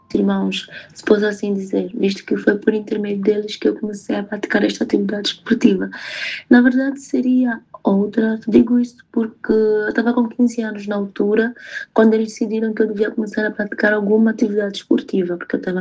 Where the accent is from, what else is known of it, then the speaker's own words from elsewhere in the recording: Angola; now in Portugal; tenho 26 anos de idade, sou angolana, jogo lateral esquerda e comecei o meu percurso desportivo no Porto Atlético de Luanda. Eu estou em Portugal há 3 anos.